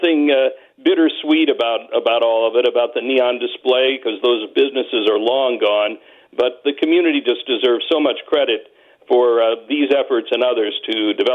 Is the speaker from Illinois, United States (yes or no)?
yes; Granite City, Illinois, United States; I grew up right in Granite City, yes.